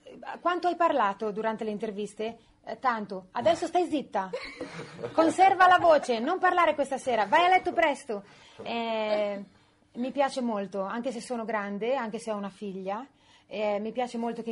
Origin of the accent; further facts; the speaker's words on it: Emilia-Romagna, Italy; Perché sono romagnola.